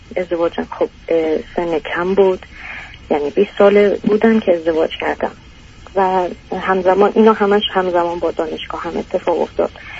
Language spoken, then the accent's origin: Persian; Iran; moved away as an adult; now in Europe; من تقریبا 26-27 بودم که از ایران اومدیم بیرون.